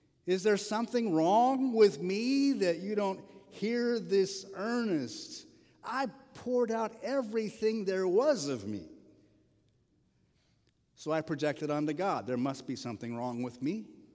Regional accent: Oklahoma, United States; Now, know that I grew up in Oklahoma.

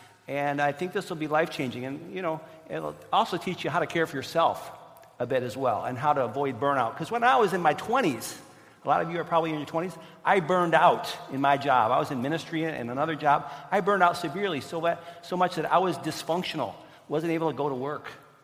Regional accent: Michigan, United States; I'm from Michigan, by the way, if you didn't know.

